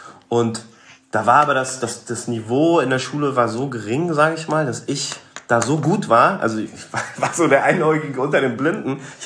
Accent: Berlin, Germany; Aber ich bin tatsächlich ja in Moabit halt groß geworden, also Berlin, Moabit, das war jetzt nicht so die geilste Gegend.

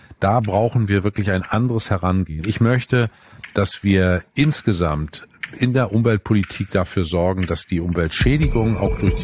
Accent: Northern Germany, Germany; Als Norddeutscher weiß ich, Steuern haben die Namen Steuern, um ein Land zu steuern.

